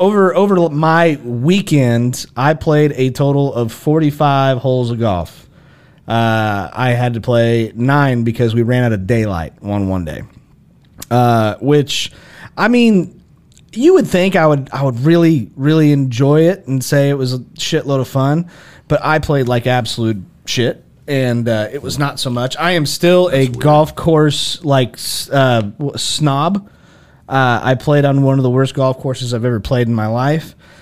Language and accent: English; Ireland; I'm Irish. I'm Irish.